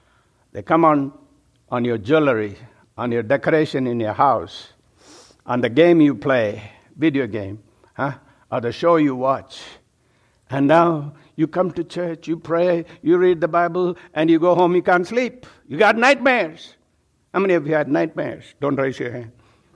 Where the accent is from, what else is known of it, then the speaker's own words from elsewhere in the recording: India; I come from India, and they have 333 million gods and goddesses.